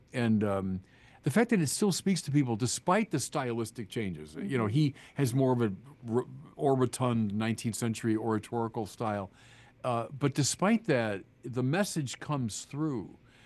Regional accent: Illinois, United States; Yeah, you know, the points of contact, you mentioned we're both from Illinois, that's true.

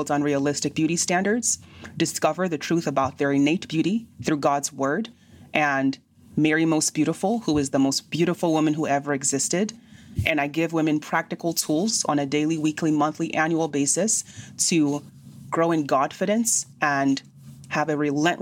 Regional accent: Nigeria; I'm Nigerian by origin.

